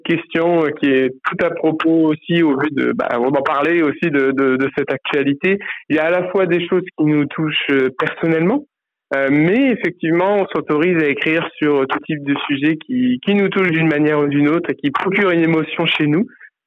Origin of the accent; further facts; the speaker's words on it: Strasbourg, Grand Est, France; parce qu'on vient de Strasbourg.